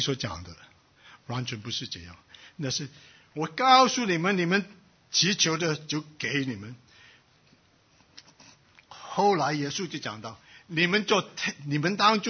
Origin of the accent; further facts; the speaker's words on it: China; 我们中国人很明白这个意思啊